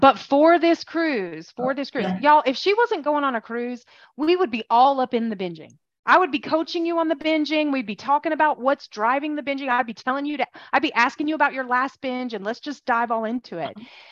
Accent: Midwest, United States; I say I'm from the Midwest, but I graduated high school in the Midwest

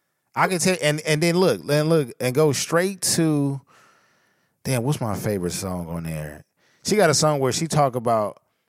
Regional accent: West Coast, United States; I'm from the West Coast. I know that shit is not going to go.

